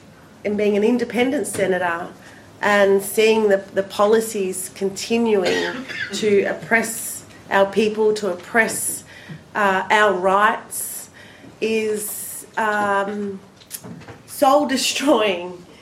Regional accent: Victoria, Australia; We have a truth-telling process that's just winding up in what is now called Victoria, in my home state.

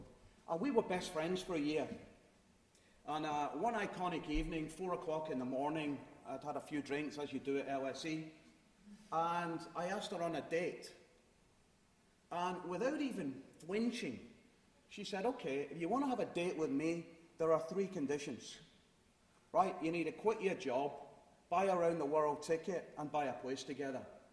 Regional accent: Glasgow, Scotland, United Kingdom; I'm from Glasgow, and when I was a baby, Glasgow was a microcosm of Northern Ireland, right?

